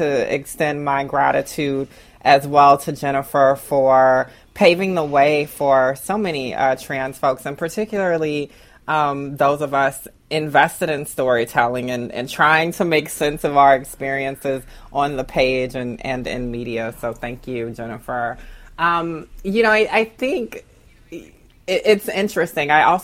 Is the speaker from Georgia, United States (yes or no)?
yes; Augusta, Georgia, United States; For me, growing up in Augusta, Georgia, I was in this kind of, Southern experience.